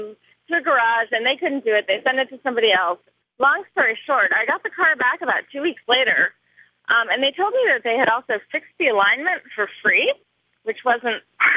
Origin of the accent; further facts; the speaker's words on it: Cambridge, East of England, United Kingdom; now in New York, United States; I'm calling from New York, although I'm originally from Cambridge.